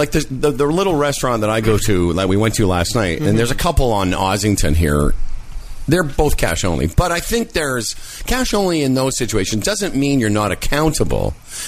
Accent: Moose Jaw, Saskatchewan, Canada; when I grew up in Moose Jaw, the golf course was known as the MJ Golf and Curling Club, not Country Club.

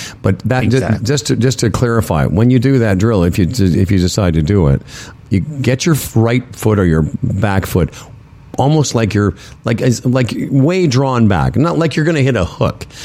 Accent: Canada; I told him I was from Canada.

